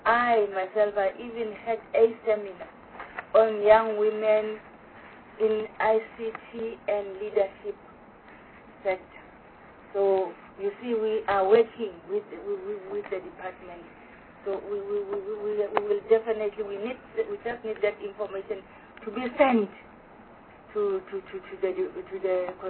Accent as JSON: {"language": "English", "region": "Mpumalanga", "country": "South Africa", "said": "If I say I'm from Mpumalanga"}